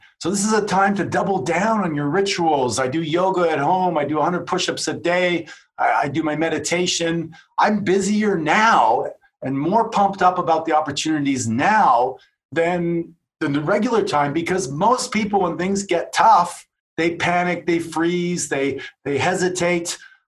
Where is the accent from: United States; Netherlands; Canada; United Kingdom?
Canada; But I come from Canada. It's my first year.